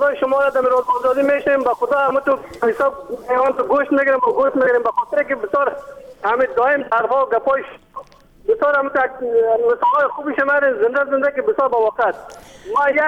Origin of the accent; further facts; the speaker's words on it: Panjshir, Afghanistan; من از پنجشیر هستم نه ما پنجشیری هستم